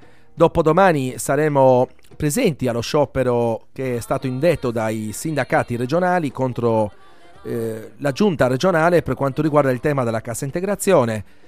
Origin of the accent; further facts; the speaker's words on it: Sardinia, Italy; Ma noi da sardi questo urlo lo stiamo lanciando già da un bel po' di tempo.